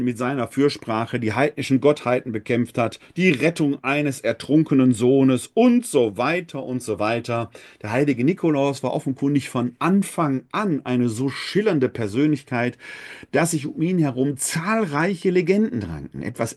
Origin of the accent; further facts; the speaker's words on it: Essen, North Rhine-Westphalia, Germany; born there; Ich kann mich erinnern, ich komme gebürtig aus Essen